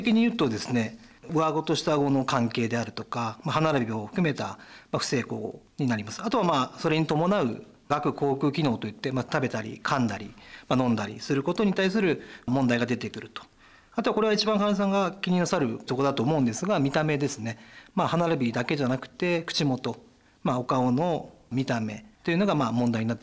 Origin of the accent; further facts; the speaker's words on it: Takamatsu, Kagawa, Japan; moved away as an adult; now in Morioka, Japan; 高校まで高松市の方で生まれ育ちまして、大学の入学を機に盛岡の方にやってまいりました。